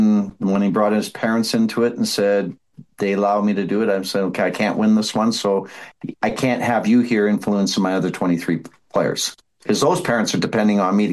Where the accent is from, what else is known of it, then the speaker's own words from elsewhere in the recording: Edmonton, Alberta, Canada; Growing up in Edmonton, watching him play, my oh my.